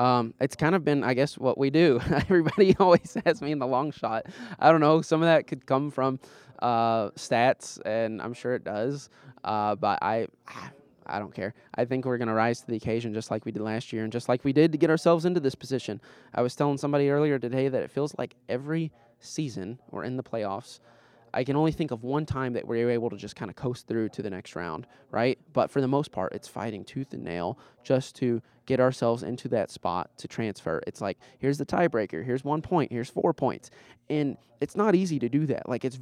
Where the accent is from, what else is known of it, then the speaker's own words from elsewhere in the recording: Kentucky, United States; I'm from Kentucky. They know bourbon.